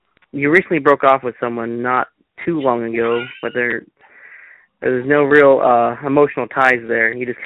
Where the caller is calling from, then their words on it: Long Island, New York, United States; Long Island.